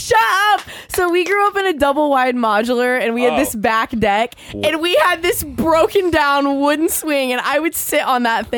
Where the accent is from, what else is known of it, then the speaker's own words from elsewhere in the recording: Terre Haute, Indiana, United States; I grew up in Terre Haute and my mom and dad moved us from, it was like downtown Terre Haute